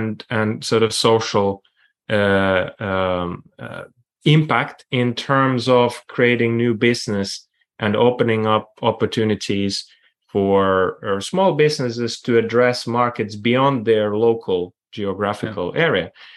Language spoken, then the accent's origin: English; Helsinki, Uusimaa, Finland; English is a second language; So I'm from Finland originally, from Helsinki, and we now have a big app industry there.